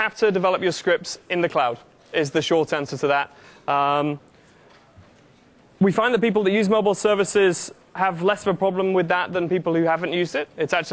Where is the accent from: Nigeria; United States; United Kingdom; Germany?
United Kingdom; England; I'm English, so I don't know what I'm doing here.